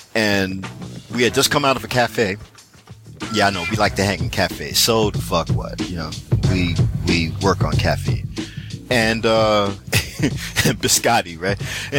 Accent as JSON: {"language": "English", "region": "East Coast", "country": "United States", "said": "And so, yeah, I'm from the East Coast. Don't really do that."}